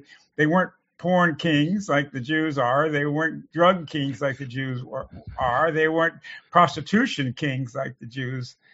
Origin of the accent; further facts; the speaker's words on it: United States; it's hard to say this as an American, because I'm a patriotic American.